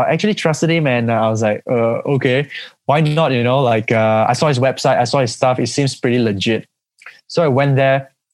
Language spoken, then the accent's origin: English; Malaysia; they realized I'm Malaysian and they wanted a bit more. They wanted me more. So I was back in Malaysia already.